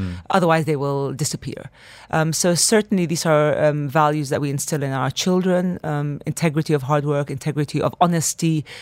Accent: Kuwait; I'm the second of five siblings. We were raised as a Palestinian expats in the GCC

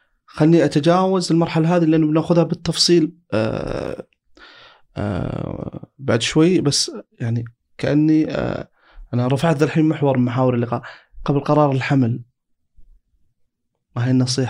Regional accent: Saudi Arabia; أسباب يعني قد لا تحدث عندنا في السعودية

